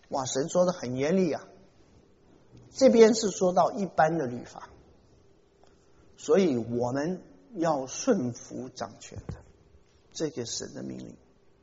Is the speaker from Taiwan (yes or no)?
no; China; 我们中国人最喜欢吃猪，我最喜欢吃猪肉